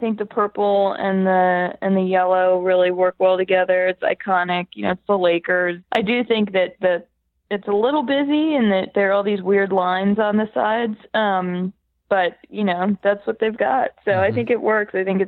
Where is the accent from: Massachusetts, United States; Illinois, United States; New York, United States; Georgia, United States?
Massachusetts, United States; Boston; I'm from Boston, so I very much love this.